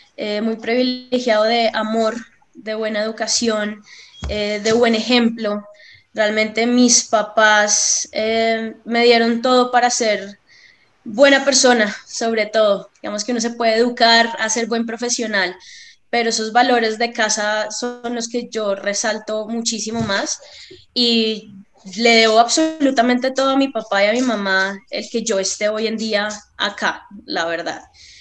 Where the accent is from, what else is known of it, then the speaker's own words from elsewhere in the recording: Bogotá, Bogotá Capital District, Colombia; siempre he vivido acá. Tuve la oportunidad de vivir también afuera algún tiempo estudiando y trabajando, pero siempre vuelvo al mismo lugar